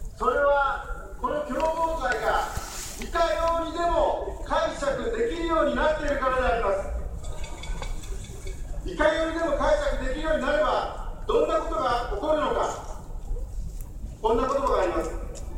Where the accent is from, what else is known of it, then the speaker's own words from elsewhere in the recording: Oita, Japan; 私の地元は大分です。